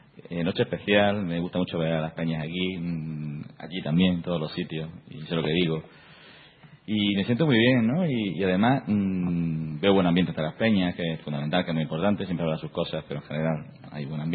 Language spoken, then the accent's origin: Spanish; Granada, Andalusia, Spain; Como granadino, ¿cómo hemos empezado?